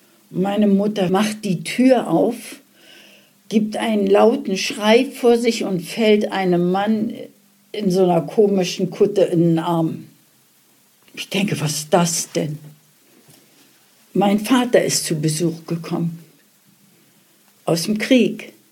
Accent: Berlin, Germany; born there; Geboren bin ich in Berlin und zwar am 11.08.1938.

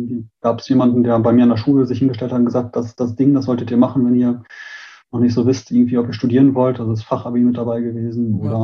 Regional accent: Münster, North Rhine-Westphalia, Germany; born there; Ich bin 34 Jahre alt, ich bin in Münster geboren, in der Nähe Münster. Von Münster auch geboren. Ja, Münster, das schöne Münster.

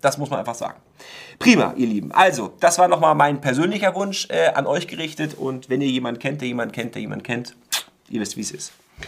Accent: Warnemünde, Mecklenburg-Vorpommern, Germany; die Taufe war in Warnemünde, in meinem Heimatort.

